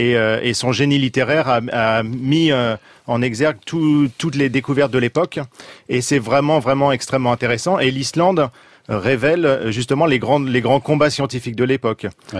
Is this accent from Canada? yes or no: no; Normandy, France; Il y a un lien très fort avec nous, Français, et en particulier avec ma région d'origine, avec les Normands